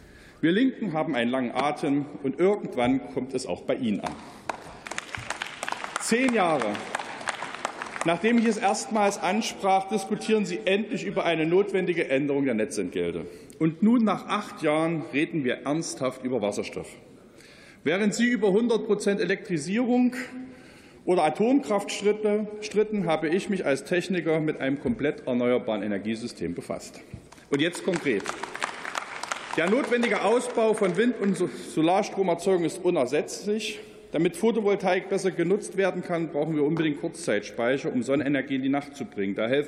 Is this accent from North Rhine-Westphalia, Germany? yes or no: no; Thuringia, Germany; Und nicht nur als Thüringer sage ich, Strom muss dort erzeugt werden, wo er verbraucht wird